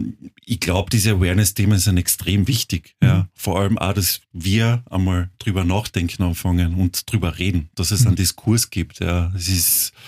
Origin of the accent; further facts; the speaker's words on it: Carinthia, Austria; ich komme aus Kärnten und wo ich 10 Jahre alt war, hat man noch behindert ein Schimpfwort gesagt.